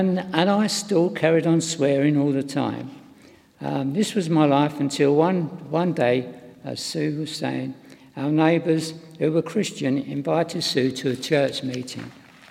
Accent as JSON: {"language": "English", "region": "London", "country": "United Kingdom", "tie": "born or raised there", "said": "I was born and lived in South London, just off the old Kent Road."}